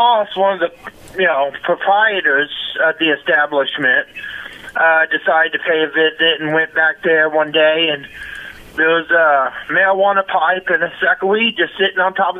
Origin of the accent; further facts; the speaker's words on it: Texas, United States; I'm from Texas, and I worked for Outback Steakhouse at the time.